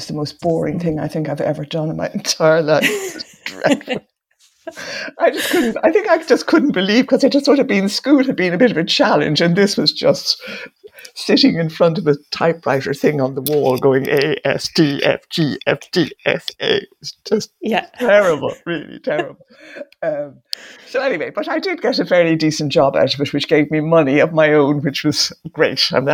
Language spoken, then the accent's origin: English; Dublin, Leinster, Ireland; I was born in Dublin and I've lived in Dublin all my life. I was born in 1936, the 25th of April 1936, so I was 86 last week.